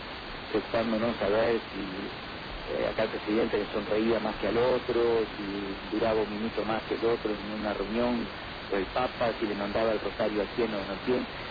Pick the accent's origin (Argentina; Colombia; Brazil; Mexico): Argentina; como somos la Argentina, ¿no?